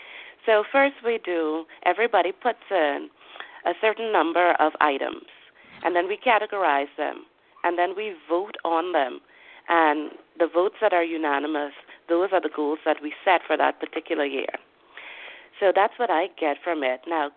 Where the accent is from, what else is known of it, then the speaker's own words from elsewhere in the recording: Bahamas; I am currently residing in the Bahamas, my hometown.